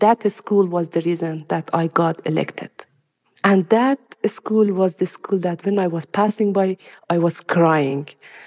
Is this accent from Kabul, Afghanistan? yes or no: no; Herat, Afghanistan; So the time that the Taliban approached to the city of Herat, that is my hometown that I represent in Afghanistan parliament